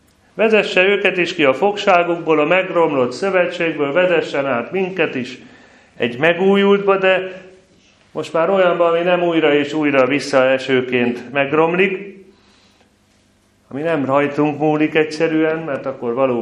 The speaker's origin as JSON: {"language": "Hungarian", "town": "Pécs", "region": "Baranya", "country": "Hungary", "tie": "born there", "said": "aki a világhírű szívcentrumot hozta létre szülővárosomban"}